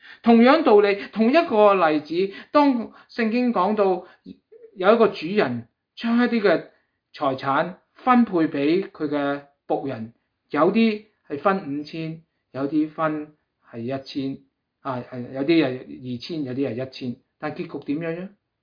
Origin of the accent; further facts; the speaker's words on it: Hong Kong; 我们香港人也都有一句类似的说话